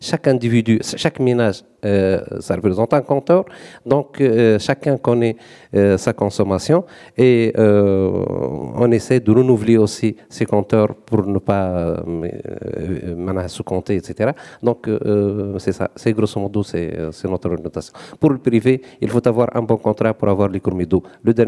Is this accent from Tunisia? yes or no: yes; Tunisia; Bon, je suis neutre ici, donc je suis tunisien